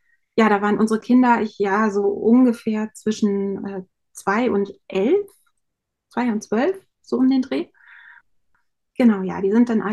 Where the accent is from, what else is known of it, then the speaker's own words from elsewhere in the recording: Lower Saxony, Germany; Ich komme aus Niedersachsen, auch vom Dorf. Wir haben sehr ländlich gewohnt.